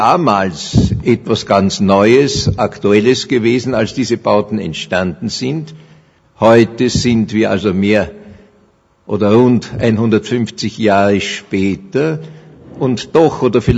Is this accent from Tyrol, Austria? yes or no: no; Vienna, Austria; Als Wiener freue ich mich, dass das auch vor dem Wiener Konzerthaus steht, dieser Satz.